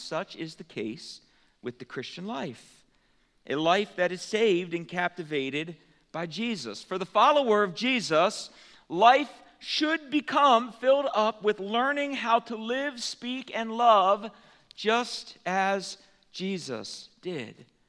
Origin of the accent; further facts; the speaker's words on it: Pennsylvania, United States; I was a graduate from Penn Manor High School, and so this was my first year coaching football at Solanco, and the very first game of the season, we were going against the school that I had spent 10 plus years of my life attending.